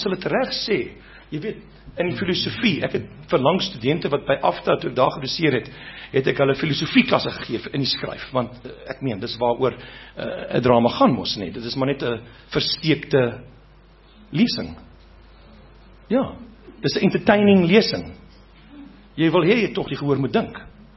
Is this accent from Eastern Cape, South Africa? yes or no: yes; Eastern Cape, South Africa; ek kom van die Ooskaap, waar ek groot geword het, en helfte van die boere daar het ook hulle bediendes gebepaard.